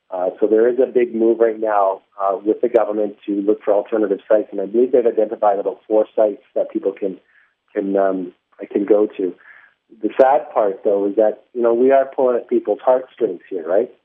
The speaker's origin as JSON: {"language": "English", "country": "Canada", "lives_now": "Philippines", "said": "I'm from Canada, so I know what the Christmas spirit means."}